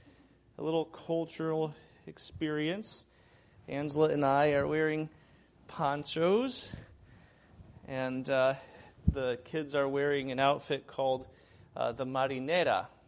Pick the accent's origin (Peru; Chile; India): Peru; now in United States; while I was growing up in Peru